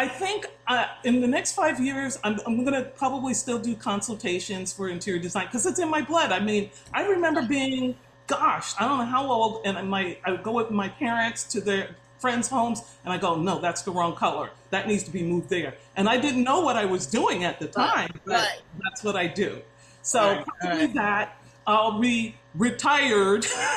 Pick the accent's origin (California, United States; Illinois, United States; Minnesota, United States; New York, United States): New York, United States; Well, I grew up in New York, so it might not have been out here, but I remember.